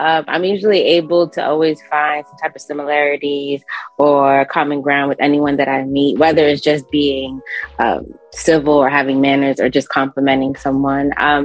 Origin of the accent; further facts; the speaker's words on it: New Jersey, United States; But I'm on the East Coast. I'm from Jersey.